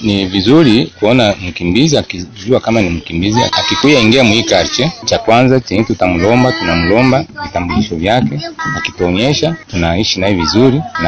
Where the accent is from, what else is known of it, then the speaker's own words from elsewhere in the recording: DR Congo; Mimi ni Mkongomani, naishi hapa Mandiga ya pili kama de quartier.